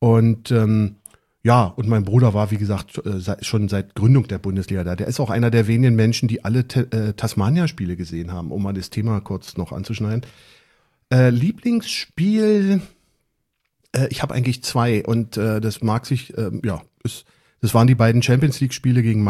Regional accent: Berlin, Germany; now in Brandenburg, Germany; ich mittlerweile aus Brandenburg, aber bin gebürtiger Berliner und bin in Steglitz geboren

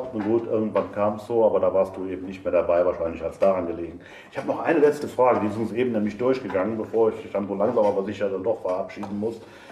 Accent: Cologne, North Rhine-Westphalia, Germany; dass wir jetzt auch hier als Kölner

